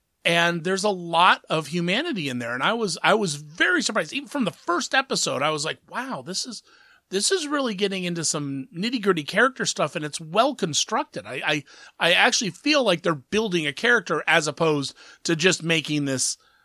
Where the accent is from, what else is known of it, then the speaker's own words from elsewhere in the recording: Columbus, Ohio, United States; I'm from Columbus. And Columbus never had a great, they didn't have a whole lot of independent stations, especially when I was growing up